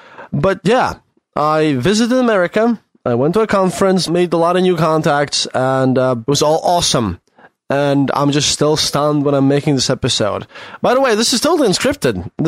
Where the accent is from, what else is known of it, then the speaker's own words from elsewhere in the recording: Latvia; English is a second language; Normally, in Europe, we'd be like, well, he's from Ireland, and I'm from Latvia, and we don't even mingle between ourselves